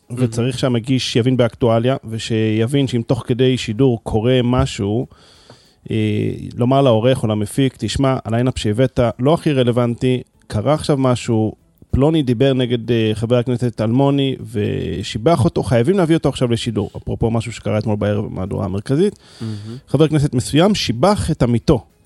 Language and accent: Hebrew; Jerusalem, Jerusalem District, Israel; אני גדלתי במאה השורים